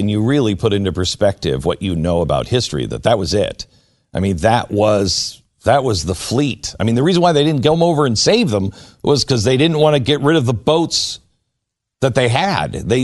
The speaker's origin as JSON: {"language": "English", "town": "Mount Vernon", "region": "Washington", "country": "United States", "tie": "born or raised there", "said": "I remember we grew up in Mount Vernon, Washington, at 202 Warren."}